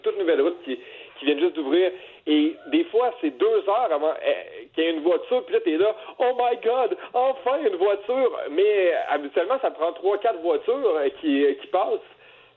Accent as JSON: {"language": "French", "region": "Quebec", "country": "Canada", "said": "Fait que moi, en tant que Québécois, moi j'avais jamais entendu parler des communautés francophones hors Québec."}